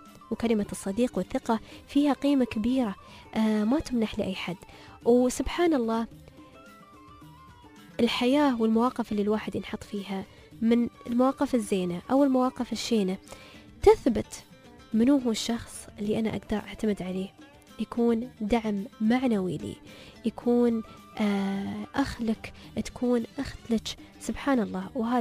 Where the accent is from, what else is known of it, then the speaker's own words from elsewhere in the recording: Ras Al Khaimah, United Arab Emirates; وأنا من راس الخيمة